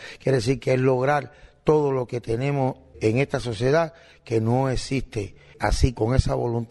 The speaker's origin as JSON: {"language": "Spanish", "country": "Cuba", "said": "A nosotros como discapacitados y como cubanos nos unen razones importantes como pertenecer a una sociedad donde estamos incluidos"}